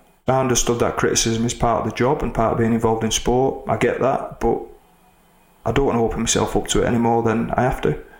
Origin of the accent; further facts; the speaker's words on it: Oldham, North West England, United Kingdom; run through Oldham, my hometown.